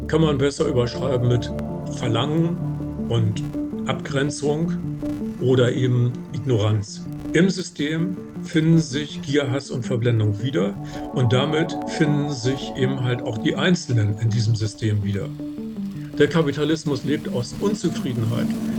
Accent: Northern Germany, Germany; Wie gerade zu hören war, komme ich aus Norddeutschland.

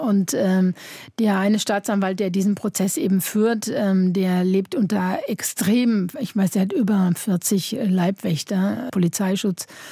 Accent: Germany; besonders übrigens auch als Deutsche nach dem Motto, da gibt es ja eben halt diesen Spruch, wir wussten ja von nichts, nicht wahr? Und in Deutschland ist das immer.

